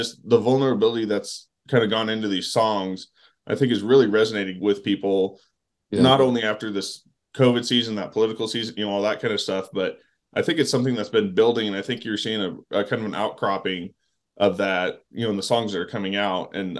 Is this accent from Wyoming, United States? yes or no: yes; Wyoming, United States; now in Texas, United States; I grew up in Wyoming. I live in Texas.